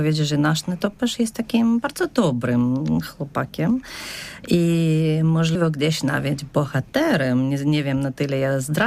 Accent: Kyiv, Ukraine; now in Poland; Przywiało mnie z Ukrainy, z bardzo pięknego miejsca. Nazywa się to Kijów. I to jest mój domek

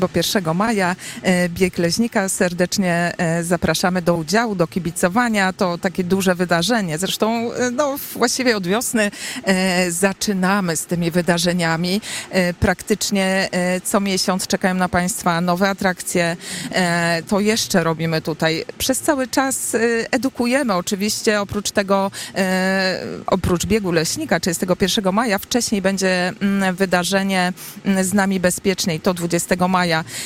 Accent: Gołuchów, Greater Poland Voivodeship, Poland; Mieszkam tu od urodzenia, więc to były częste przypadki, kiedy zwiedzałam park.

